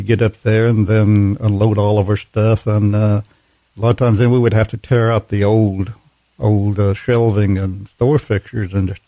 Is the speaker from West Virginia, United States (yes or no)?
no; Stanford, Kentucky, United States; born there; I was born in Stanford, and she was, I think she was born right there in Highland.